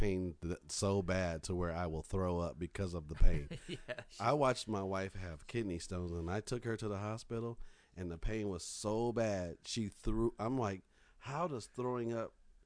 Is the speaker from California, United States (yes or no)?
yes; Compton, California, United States; Because I'm Compton. I'm from Compton.